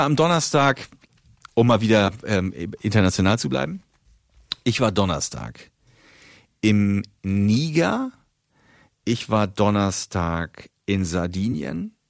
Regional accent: Northern Germany, Germany; so als Norddeutscher finde ich, ist man da nicht mehr ganz so aufgeregt

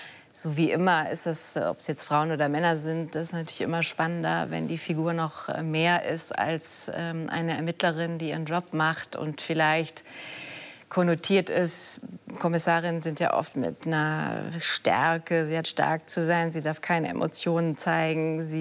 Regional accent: Wiesbaden, Hesse, Germany; am Theater in Wiesbaden, dort, wo ich herkomme, aus der Nähe.

